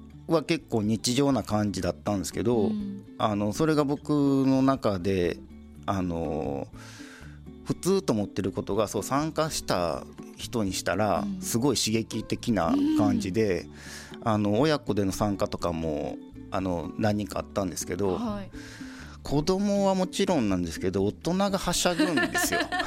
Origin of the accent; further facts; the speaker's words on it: Maizuru, Kyoto, Japan; 僕自身が、あまり舞鶴で生まれ育ったにもかかわらず